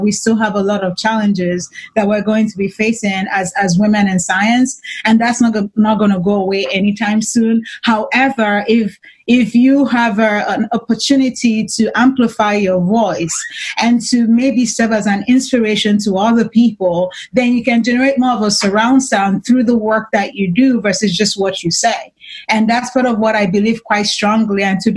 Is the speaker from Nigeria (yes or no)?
yes; Nigeria; born there; I was born in Nigeria, as you mentioned, and I had this vision about who I wanted to be by the time I was 6 or 7.